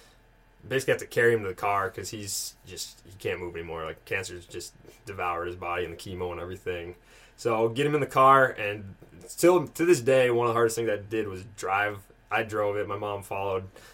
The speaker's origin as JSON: {"language": "English", "town": "Moorhead", "region": "Minnesota", "country": "United States", "said": "I'm from Moorhead, so it's right across the river from Fargo"}